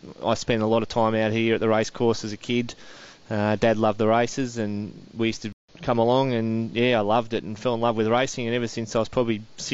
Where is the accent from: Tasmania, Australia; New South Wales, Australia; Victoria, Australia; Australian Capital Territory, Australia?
Australian Capital Territory, Australia; Canberra; born there; I was born in Canberra, born in the hospital that they blew up.